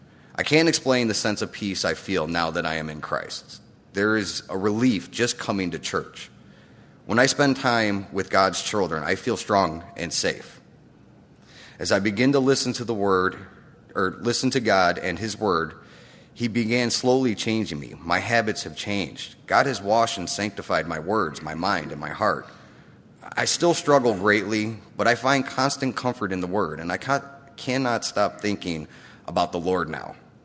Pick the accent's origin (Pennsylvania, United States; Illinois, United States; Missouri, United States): Illinois, United States; Chicago; also born or lived in Texas; I was born in Texas and raised in Chicago. My father was a Southern Baptist, but was out of my life before I can really remember. My mom was a Catholic